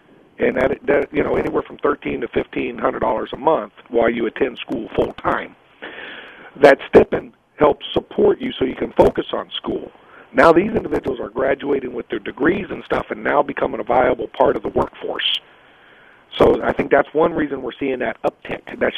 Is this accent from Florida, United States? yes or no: yes; Milton, Florida, United States; Well, you know, I'm a Floridian. I'm from the Pensacola area up in Milton, Florida. I like Florida.